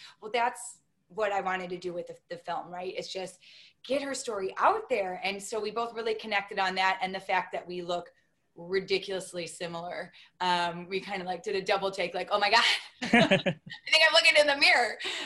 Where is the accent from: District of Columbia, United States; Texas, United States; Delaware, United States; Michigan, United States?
Michigan, United States; Detroit; I grew up in Detroit.